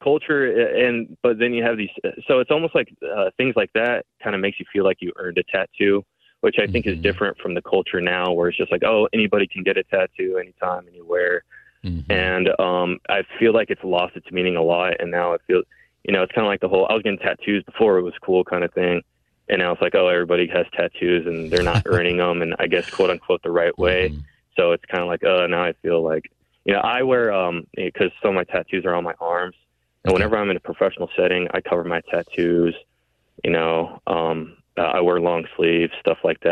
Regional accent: San Antonio, Texas, United States; I grew up around, I'm from San Antonio, inner city. I knew a lot of friends in inner city San Antonio.

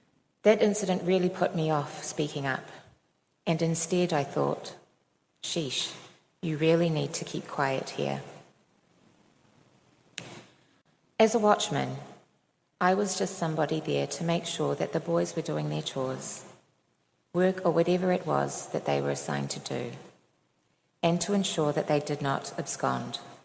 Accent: Fiji; moved away as an adult; now in New Zealand; I am of Samoan and Balangi extraction, but I was born in Fiji and did my schooling there. I moved to New Zealand when I was 18 years old.

